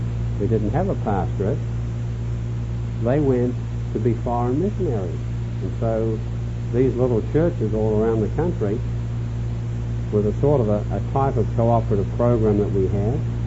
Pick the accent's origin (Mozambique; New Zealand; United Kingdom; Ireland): New Zealand; now in United States; I was blessed when I became a Southern Baptist in 1960, having left my home country, which was 6,500 miles southwest of Los Angeles, away down under in New Zealand